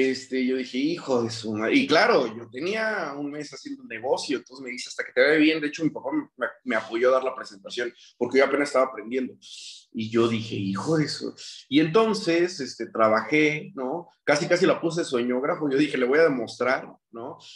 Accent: Uruapan, Michoacán, Mexico; now in Guadalajara, Mexico; yo soy de Uruapan y yo estoy en Guadalajara

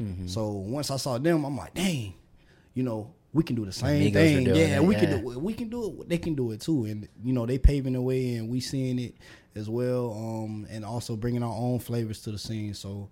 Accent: Cleveland, Ohio, United States; Yeah, I'm originally from Cleveland. Ohio. Yeah, okay. Midwest. So I got a lot of family up there.

